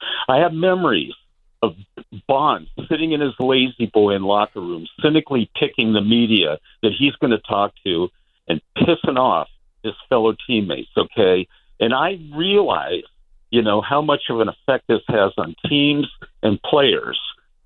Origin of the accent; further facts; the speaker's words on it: California, United States; now in Bay Area, United States; I'm retired in the Bay Area, but I'm from Southern Cal.